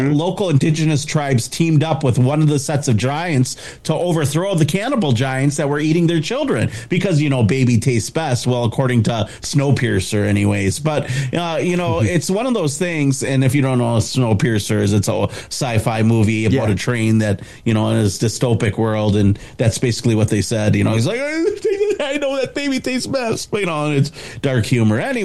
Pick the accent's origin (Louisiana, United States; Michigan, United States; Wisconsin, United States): Wisconsin, United States; accent: Wisconsin; You know, sometimes my Wisconsin accent there kind of messes up words